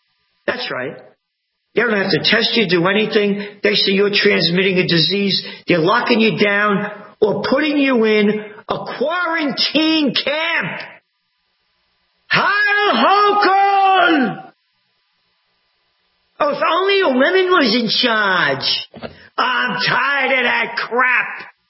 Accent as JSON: {"language": "English", "town": "Brooklyn", "region": "New York", "country": "United States", "said": "Hey, all the New Yorkers, all you libtard freaks, all you people, I'm from Brooklyn. You're not from Brooklyn. You people aren't the people I grew up with."}